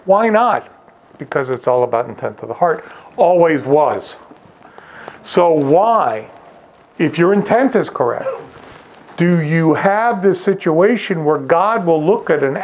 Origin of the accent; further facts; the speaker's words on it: United States; You know, I'm American, that's not a good thing.